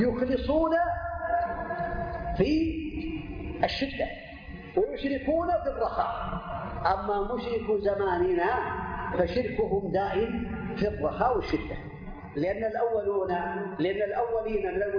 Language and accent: Arabic; Saudi Arabia; عندنا في المملكة العربية السعودية